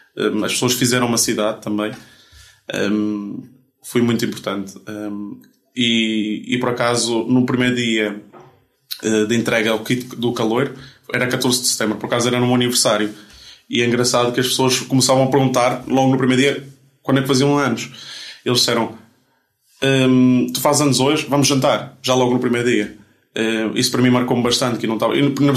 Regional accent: Valencia, Carabobo, Venezuela; also born or lived in Madeira; now in Portugal; Pronto, nasci e cresci na Venezuela, Valência, segunda maior cidade da Venezuela.

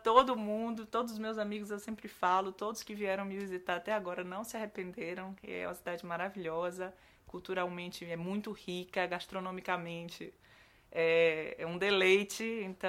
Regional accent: Bahia, Brazil; now in Porto, Portugal; eu tenho música da Bahia, eu levo as fitinhas do Bonfim, o meu jeito de vestir, as roupas de malha colorida, são muito típicas da minha terra.

